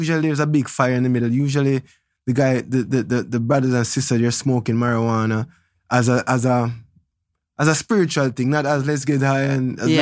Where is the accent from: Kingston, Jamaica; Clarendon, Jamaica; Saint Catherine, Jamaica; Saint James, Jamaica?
Kingston, Jamaica; Trenchtown; born there; I was born in Trenchtown at my house. I wasn't born in a hospital.